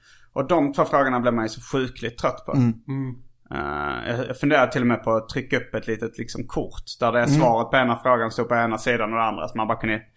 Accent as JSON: {"language": "Swedish", "town": "Ängelholm", "region": "Skåne", "country": "Sweden", "said": "Jag liksom är från Ängelholm."}